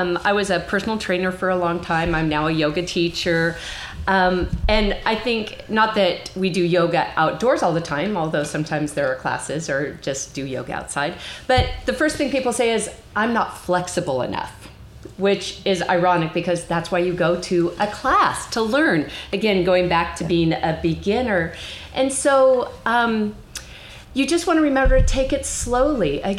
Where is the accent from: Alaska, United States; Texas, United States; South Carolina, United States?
Alaska, United States; now in California, United States; But actually, this honestly, snakes in California, because I grew up in Alaska.